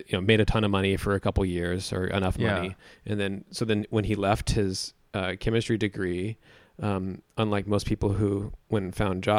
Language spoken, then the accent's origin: English; Dallas, Texas, United States; And where I grew up in Dallas